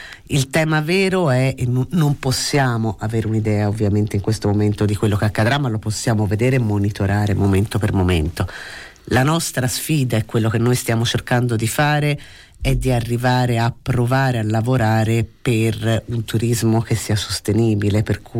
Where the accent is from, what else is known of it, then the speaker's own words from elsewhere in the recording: Florence, Tuscany, Italy; born there; io che sono nata a Firenze, che sono tra l'altro nata nel centro storico